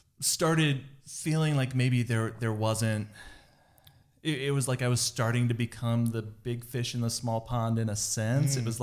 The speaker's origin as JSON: {"language": "English", "region": "Pennsylvania", "country": "United States", "tie": "born or raised there", "said": "So I grew up in Pennsylvania, small, like on the edge of farming communities and stuff."}